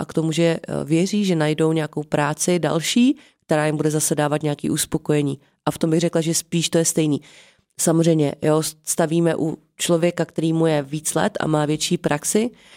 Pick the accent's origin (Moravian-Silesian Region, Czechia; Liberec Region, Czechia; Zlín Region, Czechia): Liberec Region, Czechia; Jablonec nad Nisou; já jsem původně z Jablonce, tak kdybych se vrátila teď do Jablonce